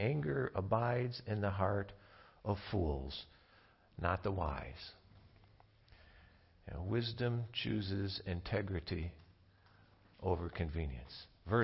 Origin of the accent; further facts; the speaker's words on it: Dalton, United States; Dalton's the town where Jane and I grew up, the town where we met, and the town that, in many regards, I would tell you doesn't exist anymore.